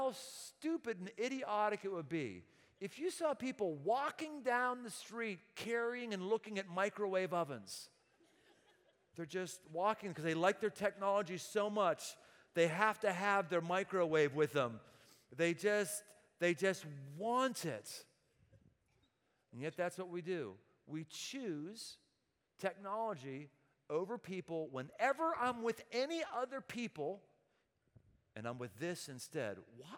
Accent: Murrysville, Pennsylvania, United States; I grew up on Evergreen Drive in Murraysville up till 6th grade

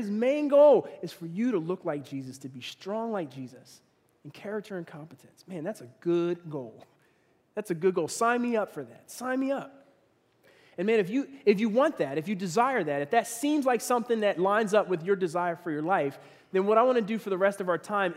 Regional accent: Philadelphia, Pennsylvania, United States; He lived in Pittsburgh, most of my growing up in Philly.

